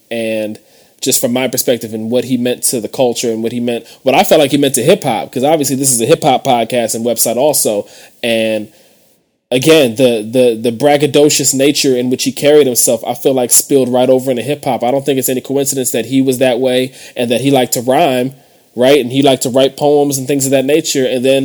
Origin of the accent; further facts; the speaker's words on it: Cleveland, Ohio, United States; I'm from Cleveland, Ohio. That's the underdog capital of the world.